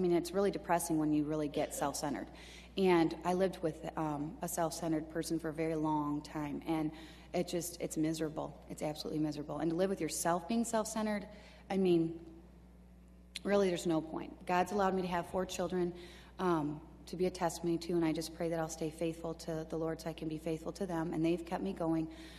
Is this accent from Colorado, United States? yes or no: no; Michigan, United States; Not back, I'm from Michigan, but the kid's dad's family is up here.